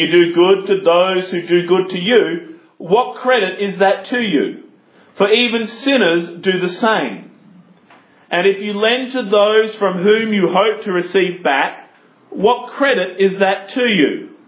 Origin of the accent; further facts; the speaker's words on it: Australia; And now, as an Australian, my bent is always towards Australian military history.